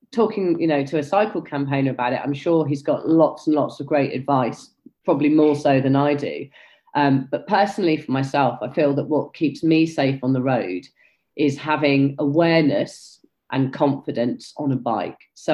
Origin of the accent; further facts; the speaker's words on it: South East England, United Kingdom; When I was a child, I was growing up in the New Forest